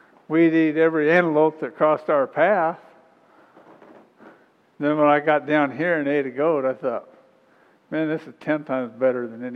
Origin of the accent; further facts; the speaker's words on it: Wyoming, United States; I'm the same way. I grew up in Wyoming, and anybody would talk about eating a goat